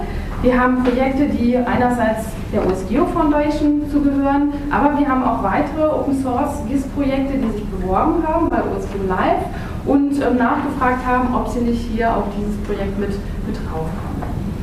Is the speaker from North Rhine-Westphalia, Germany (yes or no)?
yes; Bonn, North Rhine-Westphalia, Germany; ich komme aus Bonn